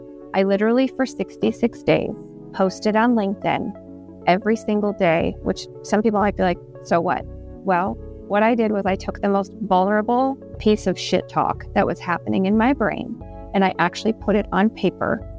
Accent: Chicago, Illinois, United States; Born and raised in Chicago, and it is, I miss it. I have been out of there since July of 2022, but everywhere in the suburbs, the city, the whole thing is where I grew up, and it's where my roots are.

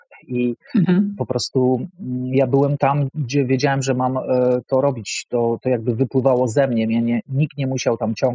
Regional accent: Rzeszów, Subcarpathian Voivodeship, Poland; now in Warsaw, Poland; I jak przyjechałem z Rzeszowa do Warszawy, to zobaczyłem ten młyn, który tutaj jest

